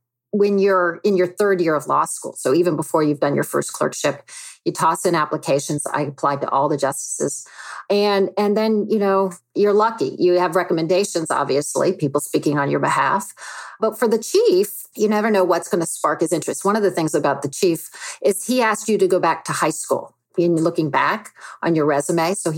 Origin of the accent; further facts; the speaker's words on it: the South, United States; because I came from the South, and probably dressed conservatively, I was immediately labeled, you know, as a conservative.